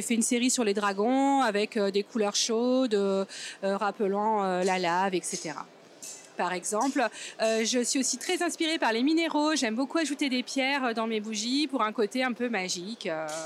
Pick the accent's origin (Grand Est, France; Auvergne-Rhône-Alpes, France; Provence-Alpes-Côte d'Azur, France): Auvergne-Rhône-Alpes, France; Tence; Alors, je suis de Haute-Loire, à Tens, entre Yssingeaux et le Chambon-sur-Lignon.